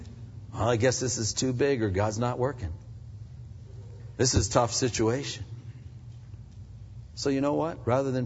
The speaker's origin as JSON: {"language": "English", "town": "New Castle", "region": "Pennsylvania", "country": "United States", "tie": "born or raised there", "said": "I was a kid growing up. We'd go to the city, to Youngstown, Ohio. Sometimes we're from Newcastle"}